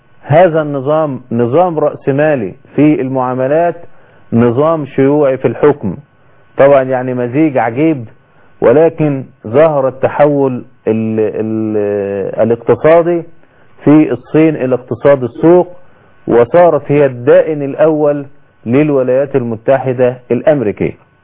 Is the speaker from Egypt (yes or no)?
yes; Egypt; ووقع هذا عندنا في مصر